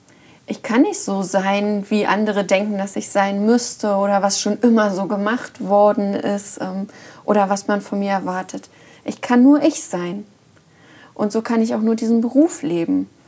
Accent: East Germany, Germany; Und ich komme ja aus dem Osten und da habe ich auch in Systemen gelebt.

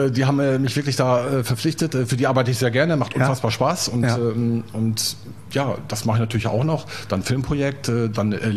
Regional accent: Vechta, Lower Saxony, Germany; Also ich komme ja aus Vechta.

